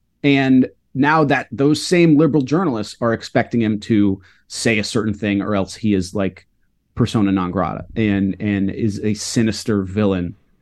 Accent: Kansas City, Missouri, United States; Although I am from Kansas City

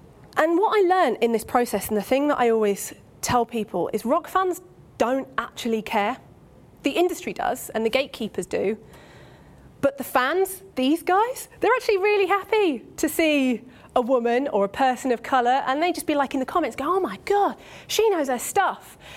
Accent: Uganda; I spent my puberty years growing up in Uganda, in East Africa.

